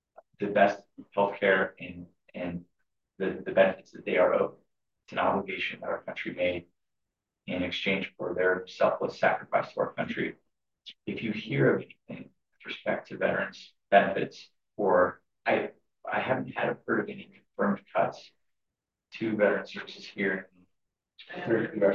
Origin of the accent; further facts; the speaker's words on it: Colorado, United States; mentioned that I'm from Colorado, Southern. I represent Southern and Western Colorado.